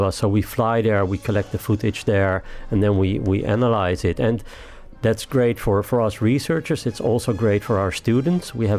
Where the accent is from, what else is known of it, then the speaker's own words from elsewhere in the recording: Amsterdam, North Holland, Netherlands; now in Liverpool, United Kingdom; No, I'm from the Netherlands, from Amsterdam.